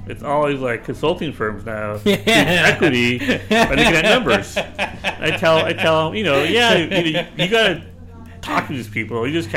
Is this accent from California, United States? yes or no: yes; Los Angeles, California, United States; So if you're like me, growing up in East LA with very DIY, there is no perfection.